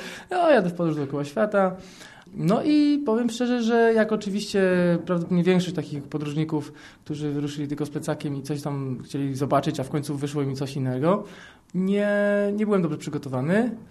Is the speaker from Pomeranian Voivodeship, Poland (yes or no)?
no; Warsaw, Masovian Voivodeship, Poland; jestem z Warszawy.